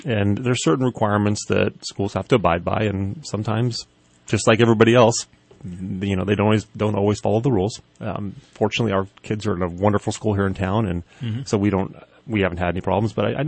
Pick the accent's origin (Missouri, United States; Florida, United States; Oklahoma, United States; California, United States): California, United States; Burney; I grew up here. I was born and raised in Burney, graduated from Burney High School.